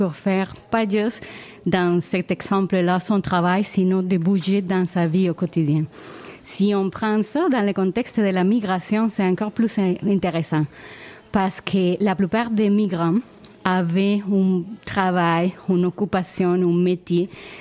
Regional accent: Venezuela; French is a second language; par exemple, je viens du Venezuela, je ne suis pas le meilleur exemple parce que j'adore le froid. Et c'est bizarre parce que mon pays a des températures entre 26 et 28.

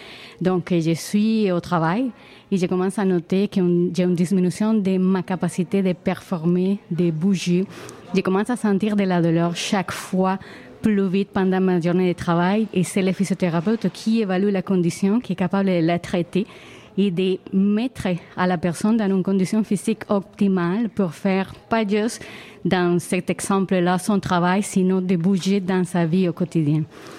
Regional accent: Venezuela; moved away; je viens du Venezuela, je ne suis pas le meilleur exemple parce que j'adore le froid. Et c'est bizarre parce que mon pays a des températures entre 26 et 28.

